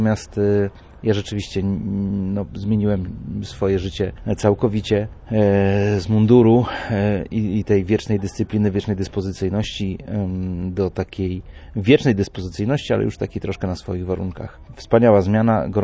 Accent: Wrocław, Lower Silesian Voivodeship, Poland; also born or lived in Kielce; now in Gdynia, Poland; Urodziłem się w Kielcach, dojrzewałem we Wrocławiu, a wydoroślałem nad morzem. Może nie w Gdyni, bo swoje pierwsze kroki nadmorskie stawiałem w Rozewiu.

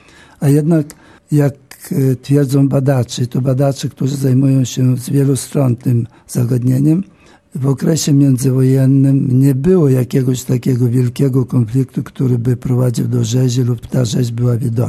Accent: Chnilcze, Ternopil Oblast, Ukraine; od mojej wioski Chnilczy w województwie tarnopolskim

